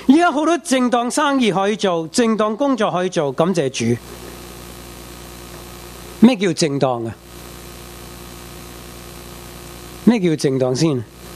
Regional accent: United States; accent: American; 我有美国口音

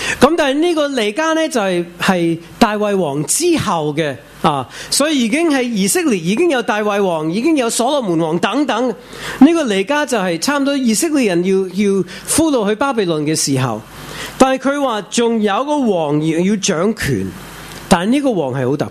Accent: China; 所以我哋中国人叫粮食啊

